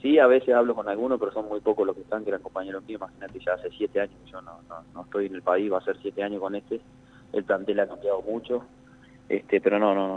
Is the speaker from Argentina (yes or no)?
no; Uruguay; Le tengo una fe bárbara a Uruguay. Como uruguayo, estoy feliz del plantel que tenemos